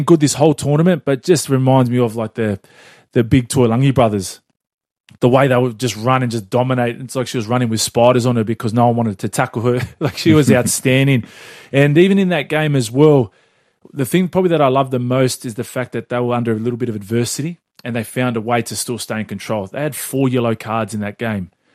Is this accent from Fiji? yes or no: yes; Fiji; I can't wait to take you around my hometown of Fiji.